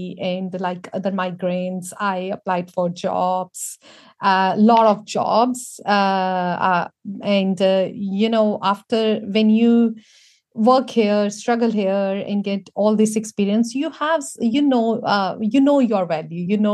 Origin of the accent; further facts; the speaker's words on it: India; now in New Zealand; I came to New Zealand in 2015. I'm from India